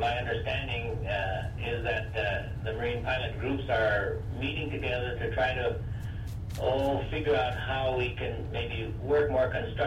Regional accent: Alaska, United States; You know, we've experienced it firsthand in my hometown over the years since I was a boy.

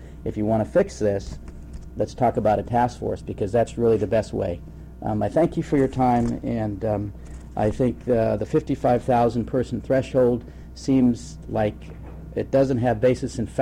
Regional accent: Fairbanks, Alaska, United States; I'm from Fairbanks. I grew up there

